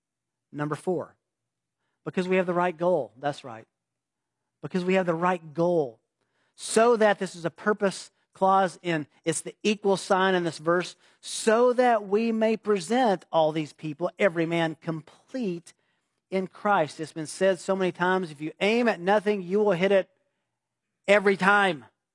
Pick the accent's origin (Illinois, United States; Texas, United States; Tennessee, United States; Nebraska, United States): Tennessee, United States; I was from Tennessee. We got married. Our dating was in California.